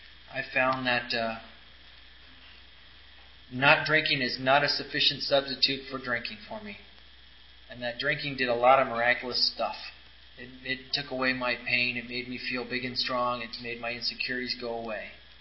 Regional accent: Los Gatos, California, United States; I was born and raised in Los Gatos, and I drank and used in Los Gatos and a couple other little cities around this area, like Santa Cruz and Campbell

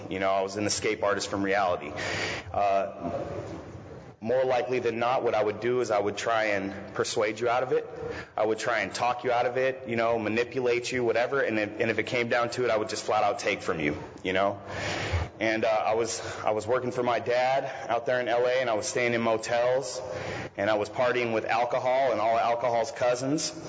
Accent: Las Vegas, Nevada, United States; I grew up in Las Vegas, you know.

